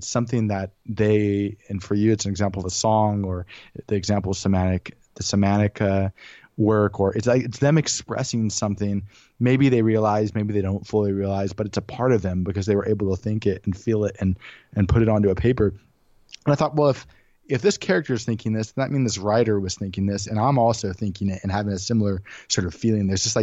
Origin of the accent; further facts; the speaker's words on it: California, United States; I grew up in the Monterey Bay in California. And so I went to two high schools.